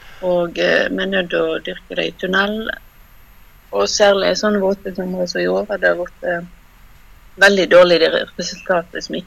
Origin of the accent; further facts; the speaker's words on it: Bergsdalen, Vestland, Norway; Jeg har vokst opp her i Bergsdalen, og vi var jo over 120 kanskje.